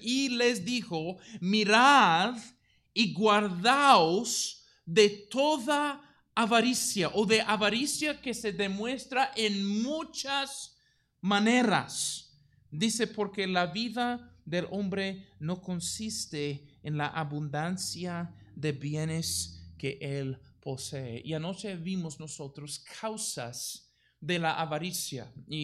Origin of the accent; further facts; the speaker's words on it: United States; yo, como especialmente norteamericano, que mi ministerio está basado aquí en este país